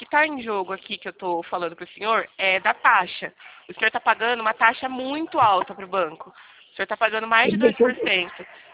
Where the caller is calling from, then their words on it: Araras, São Paulo, Brazil; Eu sou daqui da cidade de Araras, eu falo daqui da cidade de Araras